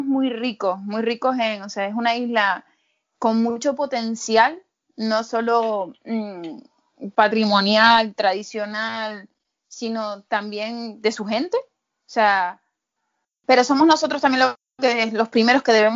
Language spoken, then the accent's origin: Spanish; Canary Islands, Spain; Dios, qué grande es mi tierra, ¿no? O sea, qué grande es ese trocito de isla